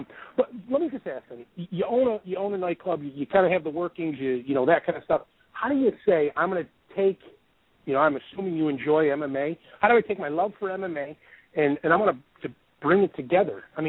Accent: Buffalo, New York, United States; now in Florida, United States; I'm born and raised in Buffalo, New York, and you know, I live down here in Florida

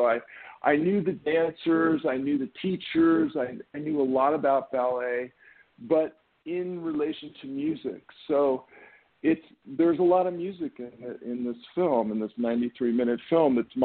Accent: Santa Monica, California, United States; I grew up in Santa Monica, so we're, you know, Southern California

